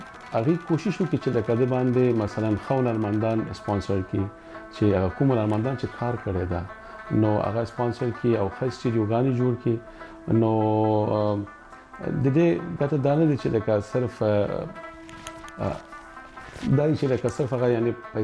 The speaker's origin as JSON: {"language": "Pashto", "country": "Afghanistan", "said": "زه د افغانستان يم د افغانستان راغلی"}